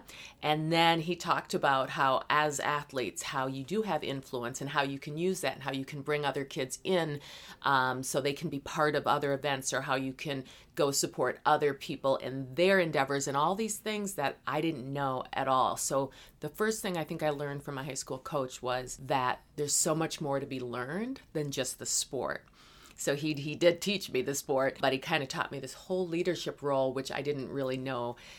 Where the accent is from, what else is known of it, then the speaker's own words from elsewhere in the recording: Minneapolis, Minnesota, United States; So I'm a homegrown girl. I grew up in South Minneapolis, attended South High, went on to Minneapolis Community College